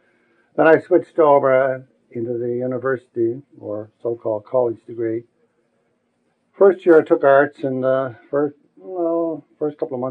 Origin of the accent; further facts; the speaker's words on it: Halifax, Nova Scotia, Canada; born there; Well, I was born in Halifax on December the 6th, 1922.